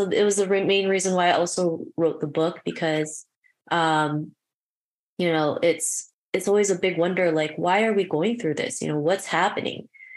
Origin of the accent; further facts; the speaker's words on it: Canada; also born or lived in Philippines; well, I was born in the Philippines, but I was here, I've been in Canada since I was seven.